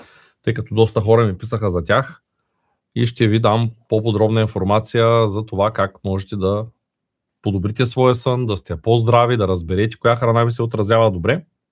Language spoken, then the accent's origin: Bulgarian; Shumen, Shumen Province, Bulgaria; от Шумен съм, от 23 години се занимавам с предприемачество и бизнес